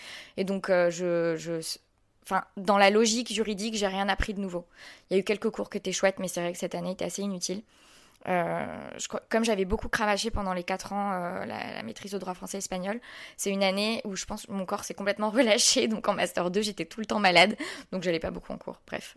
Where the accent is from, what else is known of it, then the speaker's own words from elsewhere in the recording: Poitiers, Nouvelle-Aquitaine, France; now in Paris, France; Je pense qu'il m'a recrutée parce que j'étais de Poitiers.